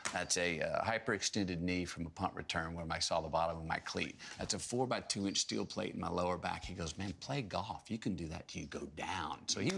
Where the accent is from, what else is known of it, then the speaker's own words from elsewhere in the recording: Texas, United States; I mean, growing up in Texas, you know, football's king.